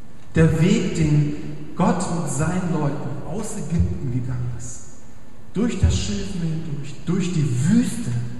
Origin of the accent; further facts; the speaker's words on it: Hamburg, Germany; Ich bin aufgewachsen in Hamburg, in einem Vorort, der heißt Poppenbüttel. Lustiger Name, ich weiß. Ja, ich komme also aus Poppenbüttel